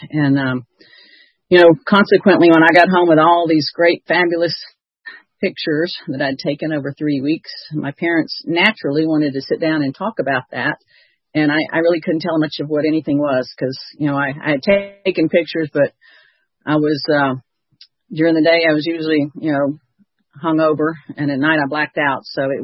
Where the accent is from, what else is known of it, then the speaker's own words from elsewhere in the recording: Chattanooga, Tennessee, United States; I grew up in Chattanooga, and there was a bar you could go to.